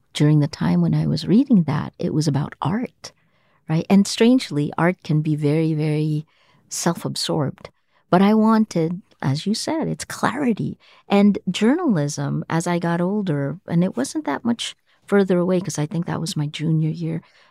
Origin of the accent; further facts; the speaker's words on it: Toms River, New Jersey, United States; also born or lived in Manila, Philippines; then in 1986, when I went back to Manila after 13 years away, I didn't have the cultural signals then. I was a kid from Toms River, New Jersey, you know, and so each one of those changed.